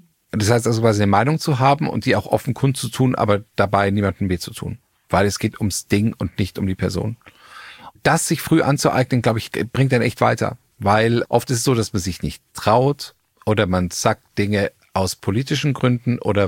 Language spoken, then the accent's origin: German; Bavaria, Germany; Ich bin Bayer. Ich komme aus Bayern.